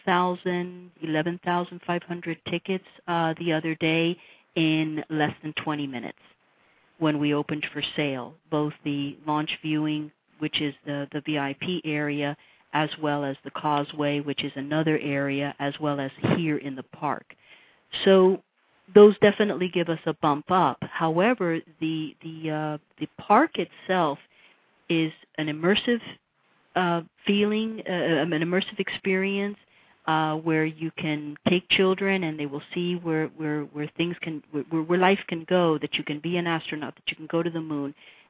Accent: United States; being a woman and being an American woman is a very, at least back then, it really worked for a person

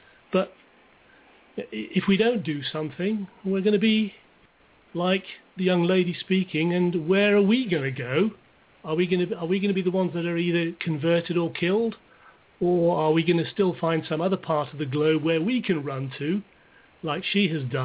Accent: England, United Kingdom; I'm English. I was born here and lived here for most of my life. I've lived some brief periods in other countries

